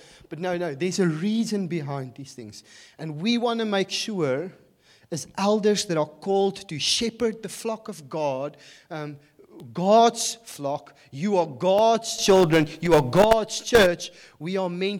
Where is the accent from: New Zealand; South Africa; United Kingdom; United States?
South Africa; Bloemfontein, Free State; because I come from Bloemfontein and come out of a very traditional church, you went to church in a suit.